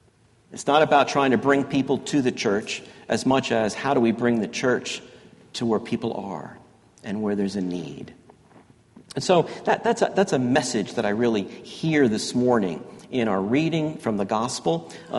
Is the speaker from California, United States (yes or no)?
no; Yonkers, New York, United States; And it felt to me that's the kind of city I grew up in Yonkers.